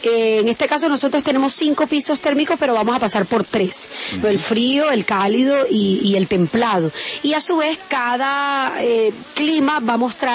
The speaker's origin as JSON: {"language": "Spanish", "country": "Colombia", "said": "yo soy colombiana"}